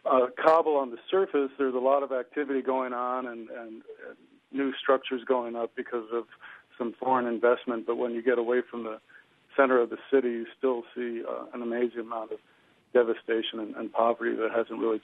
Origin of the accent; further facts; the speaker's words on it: Chicago, Illinois, United States; I grew up in Chicago, and the Daily machine has nothing on the Karzai machine